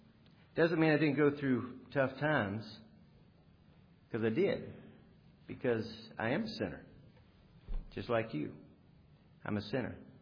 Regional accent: West Columbia, South Carolina, United States; I was born here in Columbia, raised in West Columbia, right on the frontage road down here

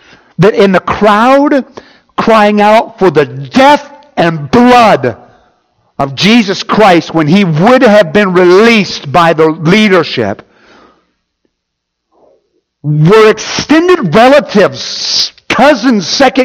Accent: United States; who hates me because of the fact that I'm American

